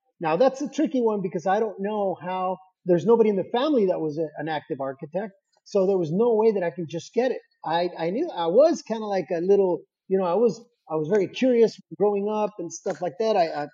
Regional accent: Tijuana, Baja California, Mexico; I grew up, born and raised in Tijuana, Mexico. So I grew up at the Campestre Country Club, which has a history of its own.

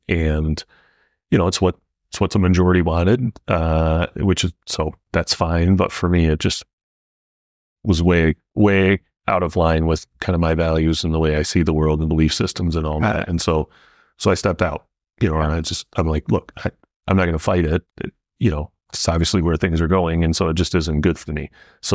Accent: Midwest, United States; we grew up in the Midwest picking berries, right?

